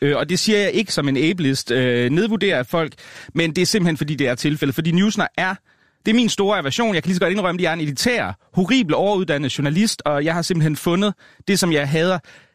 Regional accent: Jutland, Denmark; i Jylland, der hvor jeg kommer fra, der går man altså i byen om fredagen

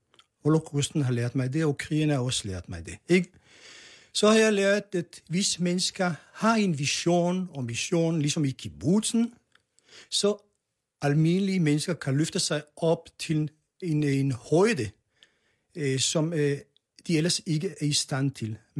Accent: Israel; Danish is a second language; now in Copenhagen, Denmark; Jeg stammer fra Israel. Jeg voksede op i en kibbutz, oplevede 2 kriger som barn, deltog i 2 krige som voksen.

